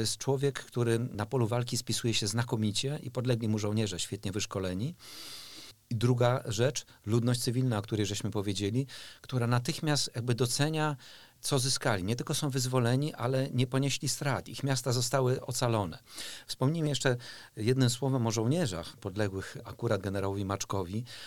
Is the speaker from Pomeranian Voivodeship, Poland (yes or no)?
yes; Pomeranian Voivodeship, Poland; Również urodziłem się i wychowałem na Pomorzu Gdańskim.